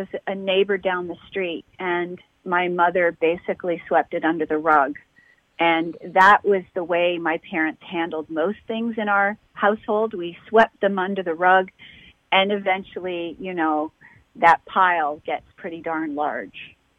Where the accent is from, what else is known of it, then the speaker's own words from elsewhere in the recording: Toronto, Ontario, Canada; born there; Well, I was born in Toronto, Ontario. I'm Canadian.